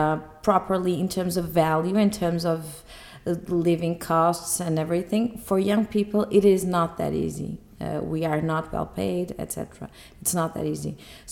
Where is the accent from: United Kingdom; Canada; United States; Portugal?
Portugal; Porto, Porto District; English is a second language; I'm an architect. And I'm an architect from Porto.